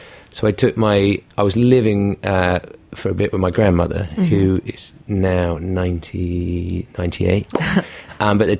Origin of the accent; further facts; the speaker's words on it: South of England, United Kingdom; I grew up all over the south of England. We used to hop around, but my mum had a tea room in the Cotswolds and used to run bed and breakfasts.